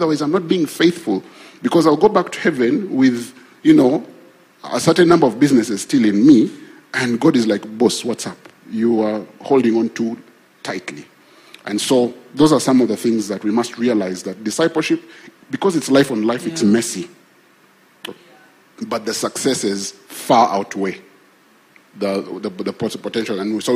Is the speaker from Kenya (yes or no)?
yes; Kenya; I grew up in Kenya.